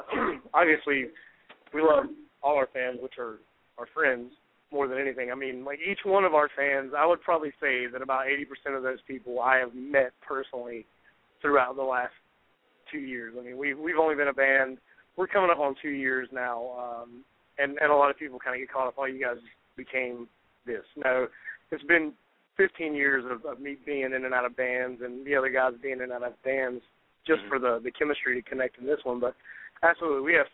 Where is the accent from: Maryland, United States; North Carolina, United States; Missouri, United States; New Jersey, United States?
North Carolina, United States; Charlotte; Like, we're from Charlotte, North Carolina, so we would come home, you know, I think we were total home a month last year.